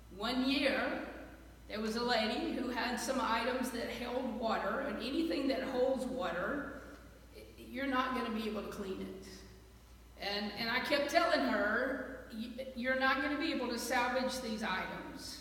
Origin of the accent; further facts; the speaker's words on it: Alabama, United States; I grew up in Alabama. So instead of saying South Alabama, we call it Lower Alabama.